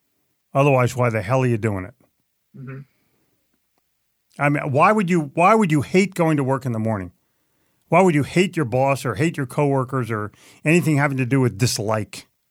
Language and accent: English; New Jersey, United States; I'm from Jersey. Everybody's in a rush.